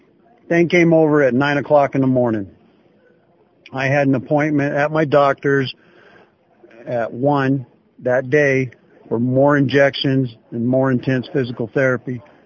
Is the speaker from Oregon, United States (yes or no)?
yes; Klamath Falls, Oregon, United States; now in Shelley, United States; I'm from Oregon, Southern Oregon, Klamath Falls, Oregon.